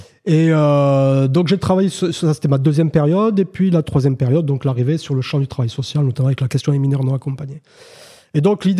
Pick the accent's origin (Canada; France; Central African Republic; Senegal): France; Bressols, Occitanie; Ouais, donc moi, je suis né dans le Bacquercy, du côté de Bressols, au milieu des champs de pommiers. Voilà, donc moi, j'ai vécu simultanément dans deux mondes.